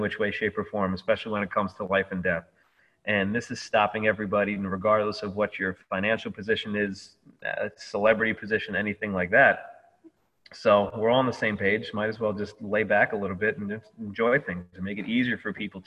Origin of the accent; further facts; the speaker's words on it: Westchester, New York, United States; It's funny, like if I see people in the city and say I'm from Westchester, like, oh, you're from upstate.